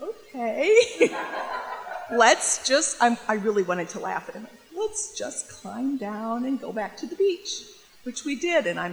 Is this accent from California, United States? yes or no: yes; Berkeley, California, United States; And I said, because we're from Berkeley. You just figured we have drugs.